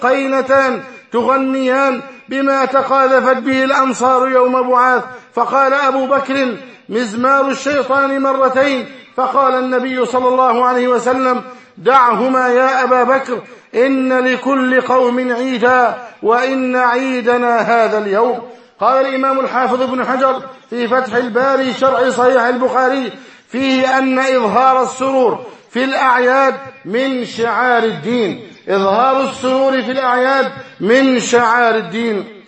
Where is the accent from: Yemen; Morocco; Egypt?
Egypt; بلدنا مصر